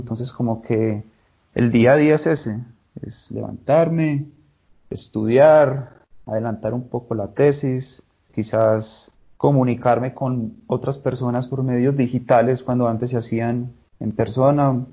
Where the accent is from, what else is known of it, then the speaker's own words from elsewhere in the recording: Medellín, Antioquia, Colombia; yo nací en Aranjuez. Bueno, nací en Medellín. Toda mi vida crecí en Aranjuez.